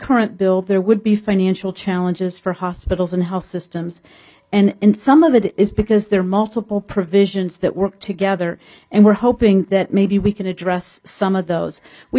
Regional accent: West Virginia, United States; compared to my home state of West Virginia, which has the worst at 24% of their residents have medical debt.

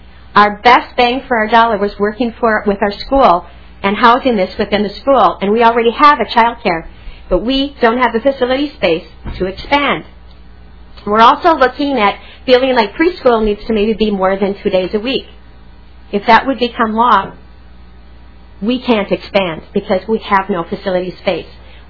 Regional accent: St. James, Minnesota, United States; from St. James, Minnesota in Watonwan County.

